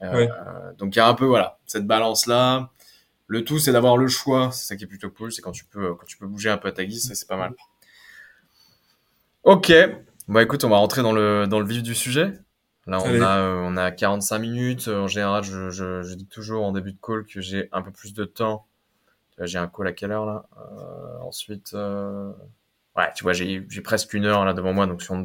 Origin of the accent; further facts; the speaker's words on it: Île-de-France, France; moi, je viens d'un petit village aussi à côté de Paris, je pense qu'on